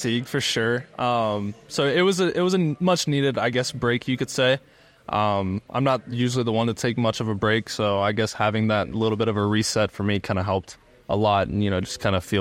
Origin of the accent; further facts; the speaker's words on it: Georgia, United States; I saw, you know, a lot of Braves cards because I'm from Georgia.